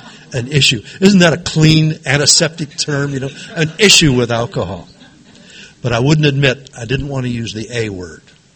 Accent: Chula Vista, California, United States; I grew up down in Chula Vista, 5 miles from the border.

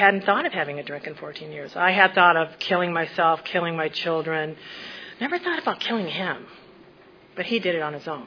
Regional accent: Minnesota, United States; I come from Minnesota, and, you know, we have the Jesus loves you theory of the Lutherans, and that's the way I was raised

